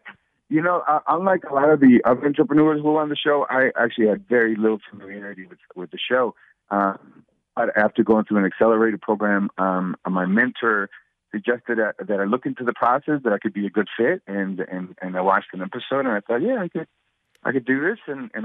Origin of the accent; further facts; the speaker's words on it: Guatemala; I'm from Guatemala, so we're both intrinsically tied to the cultural roots of Frescos